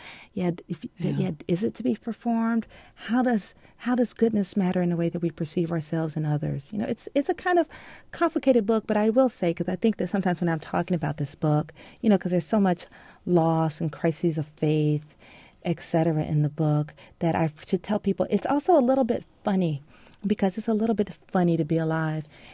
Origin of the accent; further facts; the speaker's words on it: Georgia, United States; I learned this when I was a child. I grew up in Georgia.